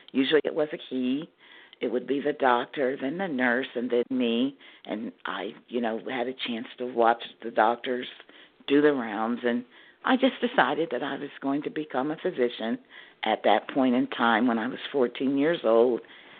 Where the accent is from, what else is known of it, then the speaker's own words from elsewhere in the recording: Pittsburgh, Pennsylvania, United States; I grew up in Pittsburgh, and I worked. My first job in healthcare was at the age of 14.